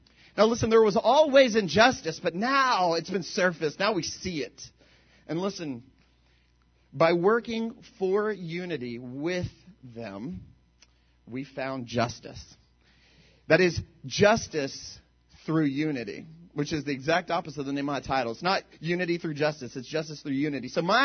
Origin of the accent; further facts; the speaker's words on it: Mexico; now in Puerto Rico; I'm from Puerto Rico, and I'm not from there. I'm Mexican, right? But that's where I live.